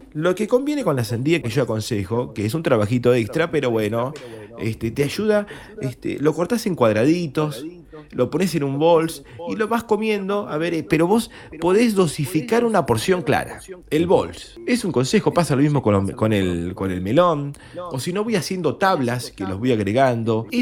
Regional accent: Argentina; como buenos argentinos

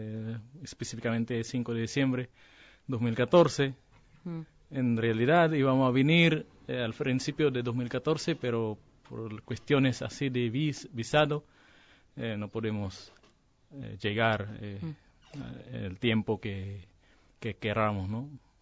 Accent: Philippines; Spanish is a second language; Nosotros como filipinos somos más fanáticos de lo que es básquet.

